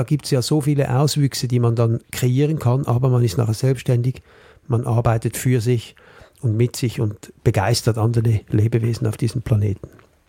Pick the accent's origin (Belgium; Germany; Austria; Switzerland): Switzerland; Bei uns in der Schweiz gibt es gewisse Regeln, gerade wenn es ums Wandern geht.